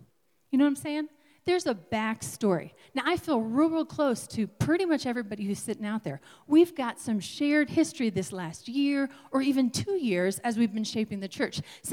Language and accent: English; tri-state area, United States; also born or lived in New York; I was born in New York, and I grew up in what we call the tri-state area. So this very small landmass of an intersection of Pennsylvania, New York, and New Jersey.